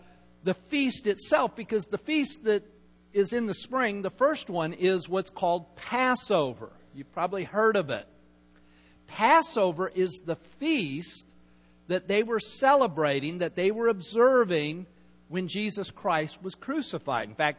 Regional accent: Salt Lake City, Utah, United States; I grew up in Salt Lake, started skiing when I was, 12 or 13, and I love it.

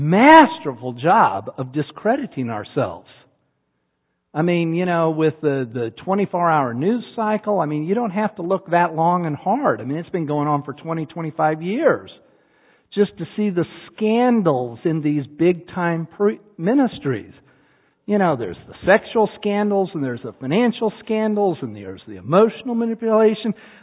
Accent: Utah, United States; You know, I grew up in Utah. And if you know anything about Utah, you know that Salt Lake is the headquarters of the Mormon Church.

